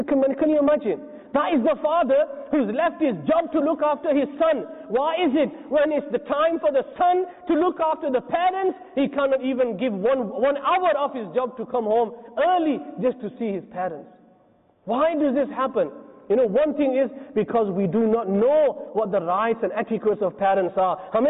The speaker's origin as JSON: {"language": "English", "region": "England", "country": "United Kingdom", "said": "one person from England, because I told him I'm from England, and he says, I know someone who came from England."}